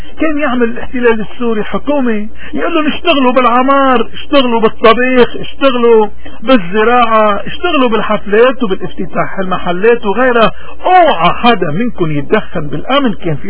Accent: Lebanon; طيب نحن كشعب لبناني مش مفروض

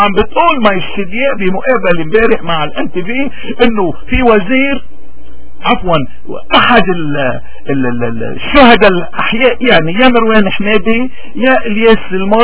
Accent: Lebanon; نحن كلبنانيين لأي مذهب انتمينا، نحن بدنا نتمسك بلبنان.

